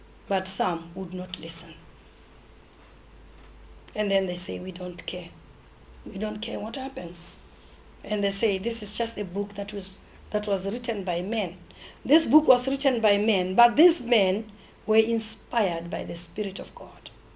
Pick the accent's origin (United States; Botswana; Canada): Botswana; first language Kalanga; English is a second language; I have my mother tongue, which is Kalanga. I have our national language, which is Setswana. We are from Botswana, national language is Setswana. And then we have English.